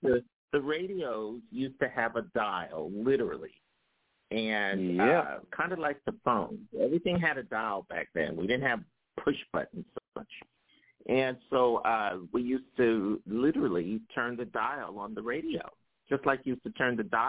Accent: Philadelphia, Pennsylvania, United States; I grew up in Philadelphia.

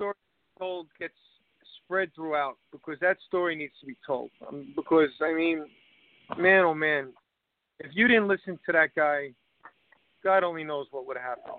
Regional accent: New York City, New York, United States; You know, we all grew up in a city. We grew up in Irish neighborhoods, you know, Highbridge, Rog's Neck. I was in Woodside.

